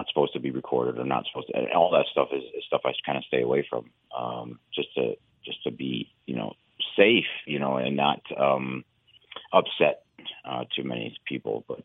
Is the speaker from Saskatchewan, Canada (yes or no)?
no; Fort Erie, Ontario, Canada; I grew up in Fort Erie, which is like an hour and a half away off reserve.